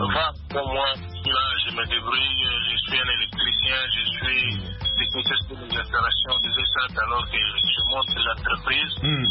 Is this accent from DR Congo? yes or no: yes; DR Congo; pour votre visite chez nous en RDC